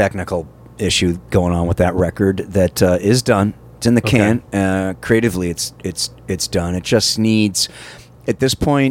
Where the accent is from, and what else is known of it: Massachusetts, United States